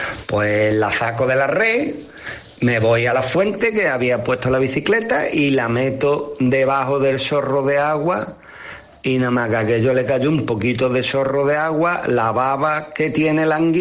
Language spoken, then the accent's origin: Spanish; Utrera, Andalusia, Spain; bicicleta, y vuelta pa' Utrera, los 8 y pico de kilómetros que había de vuelta pa' Utrera. Cuando llego a mi pueblo, en la entrada de mi pueblo